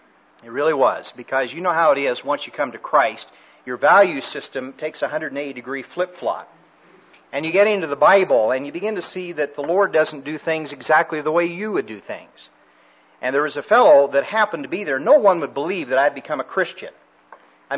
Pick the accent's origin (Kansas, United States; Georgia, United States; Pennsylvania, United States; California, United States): Kansas, United States; Smith Center; My hometown is a metropolitan center of population by the name of Smith Center, Kansas.